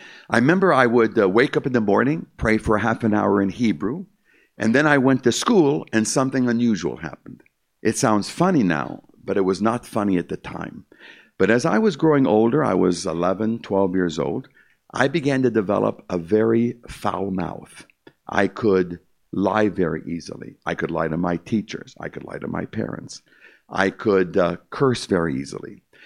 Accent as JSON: {"language": "English", "country": "United States", "tie": "born there", "said": "And I was born 5 months later. I was born in the United States in October of 1950. And I was raised in a very, very, very religious Jewish home."}